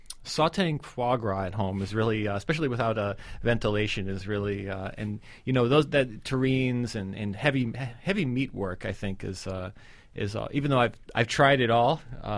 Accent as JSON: {"language": "English", "country": "United States", "said": "I'm American."}